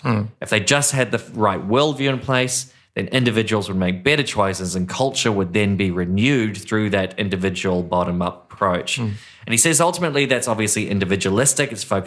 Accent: New Zealand; moved away as an adult; now in Australia; me being a New Zealander and new to this land of Australia

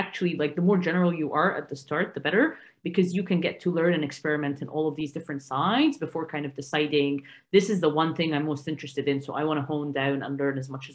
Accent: Egypt; English is a second language; moved away as an adult; now in United Kingdom; I moved to the UK 8 years ago, and it does feel like my home now. I'm from Egypt. I studied computer engineering there.

